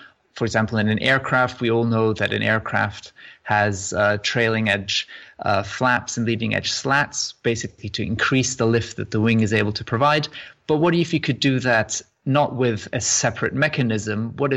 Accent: Frankfurt, Hesse, Germany; moved away as an adult; now in United Kingdom; So I'm originally from Germany, and I grew up in Frankfurt. And when I finished my German high school or sixth form, I decided to come to the UK, and I studied mechanical engineering at the University of Bath.

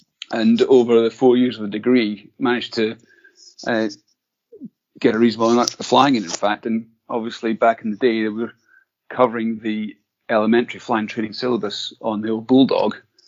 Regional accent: Scotland, United Kingdom; In fact, I grew up in the Scottish Borders, and during the 1980s there were low-flying jets flying around on a daily basis, really.

